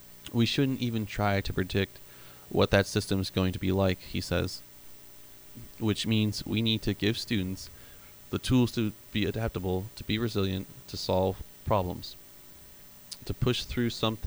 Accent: Illinois, United States; So, yeah, I grew up right outside Chicago, and big names like … I mean, they're from Chicago, so...

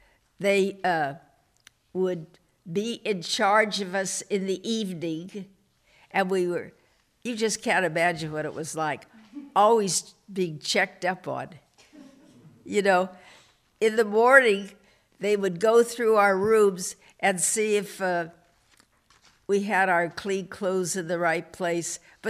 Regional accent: San Rafael, California, United States; the places I enjoyed growing up in San Rafael are places you are still familiar with.

